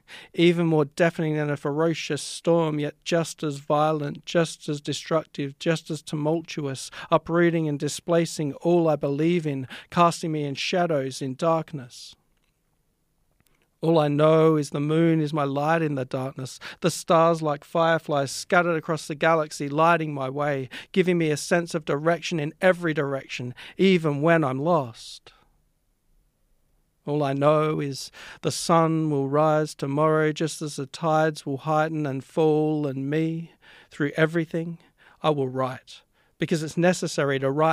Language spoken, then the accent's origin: English; South Australia, Australia; So I'm a poet from South Australia.